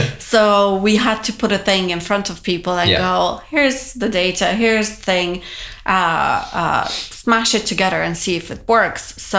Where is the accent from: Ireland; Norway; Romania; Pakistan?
Romania; Transylvania; moved away as an adult; now in United States; So, you know, I'm originally from Transylvania, Romania. I came here when I was 22